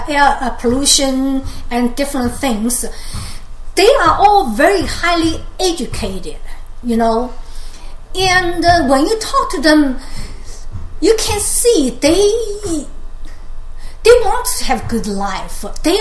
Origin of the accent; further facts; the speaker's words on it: United States; You know, I'm Asian. I'm Chinese American. I can understand a lot of Chinese people the way they are talking.